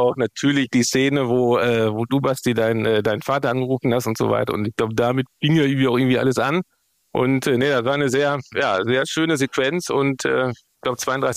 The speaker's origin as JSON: {"language": "German", "town": "Bocholt", "region": "North Rhine-Westphalia", "country": "Germany", "tie": "born there", "said": "Ich komme gebürtig aus Bocholt."}